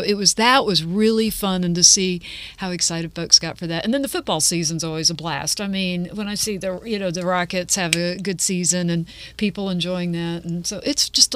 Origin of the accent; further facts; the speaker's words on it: Texas, United States; also born or lived in Philadelphia / Washington, D.C.; Well, I'm from Texas, which it's a good cost of living down there. But, you know, having lived in Philadelphia and Washington, D.C. and some other places